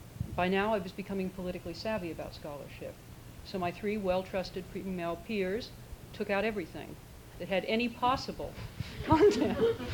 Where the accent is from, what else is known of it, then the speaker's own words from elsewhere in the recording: Colorado, United States; also born or lived in Chicago; I'm from Colorado, a long time on the East Coast. I came from Chicago to the East Coast